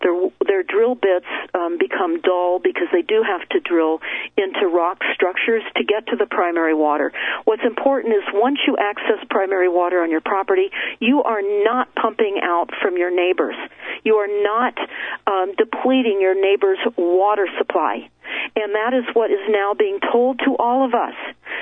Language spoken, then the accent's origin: English; Malibu, California, United States; also born or lived in Europe; I grew up in Malibu. I lived on a boat in Europe.